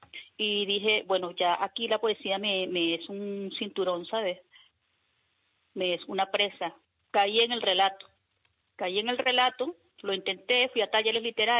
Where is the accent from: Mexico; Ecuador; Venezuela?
Venezuela; now in Spain; porque soy de Venezuela, aunque ya tengo 7 años aquí en España.